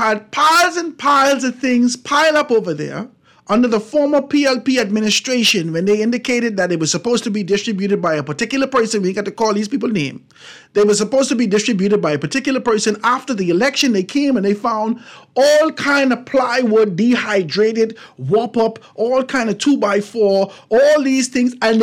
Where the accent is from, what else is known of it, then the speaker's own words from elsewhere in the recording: Grand Bahama, Bahamas; I am from West Grand Bahama